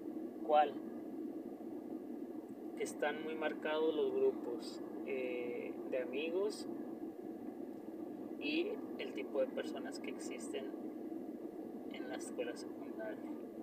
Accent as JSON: {"language": "Spanish", "town": "Monterrey", "region": "Nuevo León", "country": "Mexico", "said": "acá de donde soy yo, de Monterrey, Nuevo León"}